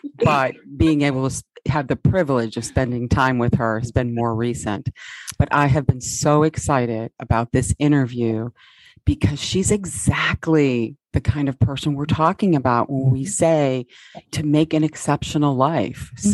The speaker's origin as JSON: {"language": "English", "town": "Buffalo", "region": "New York", "country": "United States", "tie": "born or raised there", "said": "It was definitely a hard time for Buffalo with the recent shootings there, but just watching my hometown kind of gather together and stay strong and support each other."}